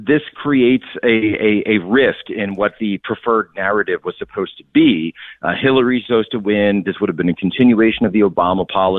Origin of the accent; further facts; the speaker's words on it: Philadelphia, Pennsylvania, United States; Yeah, and I'm from the Philly area. This isn't even new.